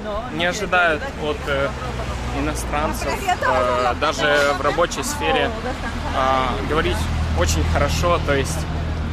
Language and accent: Russian; Russia; now in United States; что я россиянин.